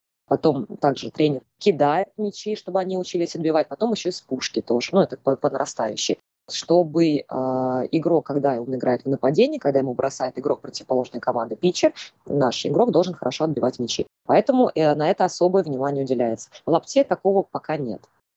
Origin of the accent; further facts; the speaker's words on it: Ufa, Bashkortostan, Russia; now in Saint Petersburg, Russia; Ну, получается, просто я из Уфы выбрала, что я поняла для себя, что я бы хотела переехать либо в Краснодарский край, либо в Санкт-Петербург. Съездив туда и туда, посмотрела, я поняла, что я хочу жить все-таки в Санкт-Петербурге.